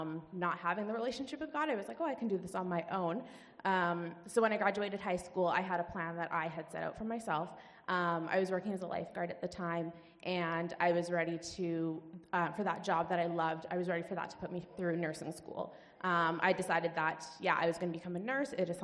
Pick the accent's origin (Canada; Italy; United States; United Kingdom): Canada; Langley, British Columbia; now in Prince George, Canada; I'm not originally from Prince George. I grew up in Langley. I grew up in a Christian household